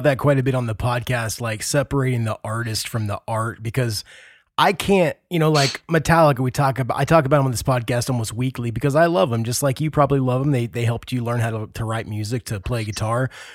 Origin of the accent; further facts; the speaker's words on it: Midwest, United States; I mean, I grew up in the Midwest.